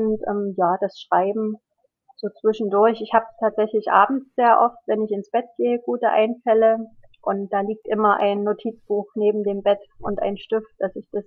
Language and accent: German; Germany; Ich bin ja als Kind in der DDR aufgewachsen.